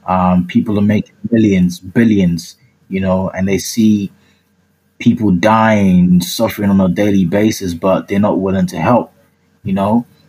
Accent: Nigeria; But because I was actually in Nigeria, my hometown, before it actually started happening.

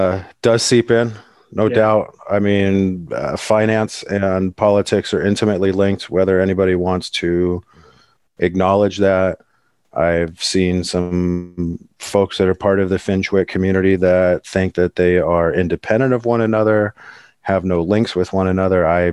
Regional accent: Los Angeles, California, United States; I'm no troll. I'm a real person. Come from Los Angeles, born and raised the city, whole life.

